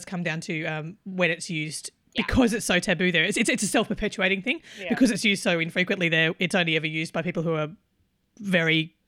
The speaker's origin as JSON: {"language": "English", "country": "Australia", "said": "especially as an Australian, where it's like it is an iconic word for us."}